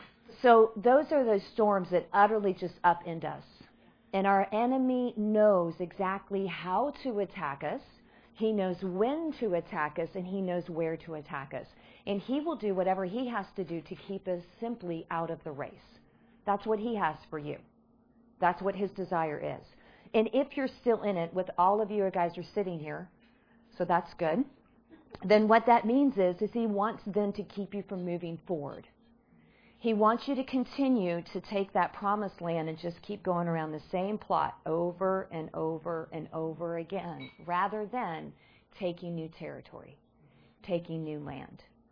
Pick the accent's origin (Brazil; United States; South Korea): United States; Texas; I mean, come on, we're from Texas. We can handle a little heat.